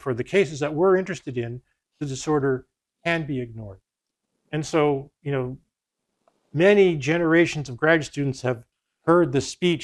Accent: Canada; And in honor of the fact that I'm in my home country, I'll spell this Canadian way

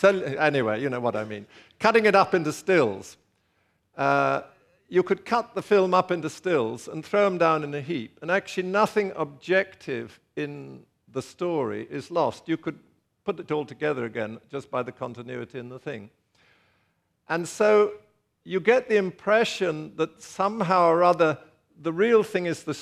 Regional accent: England, United Kingdom; But I would say it's complete and utter nonsense. And I speak as an Englishman.

